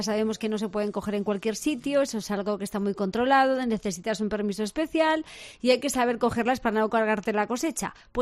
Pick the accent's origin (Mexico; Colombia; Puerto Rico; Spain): Spain; Cádiz, Andalusia; Salgo desde mi pueblo que me pilla más cerca, desde Cádiz